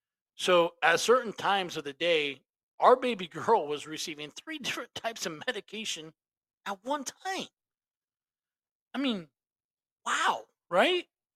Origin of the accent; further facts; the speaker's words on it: Illinois, United States; growing up in Southern Illinois, just an hour from St. Louis, big Cardinal fan.